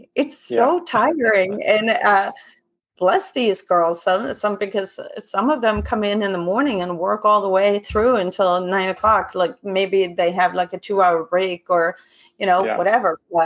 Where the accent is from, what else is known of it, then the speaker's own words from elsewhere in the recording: Sweden; now in Dunedin, New Zealand; I'm from Sweden originally. So I have some friends and family coming from Sweden